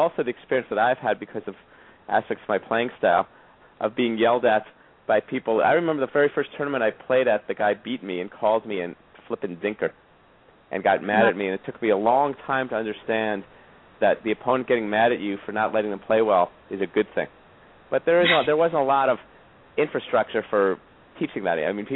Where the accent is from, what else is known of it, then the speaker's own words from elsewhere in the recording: California, United States; And I was and also growing up in California then, the University of California college system was a big way that churned in a lot of kids from points of public schools like myself.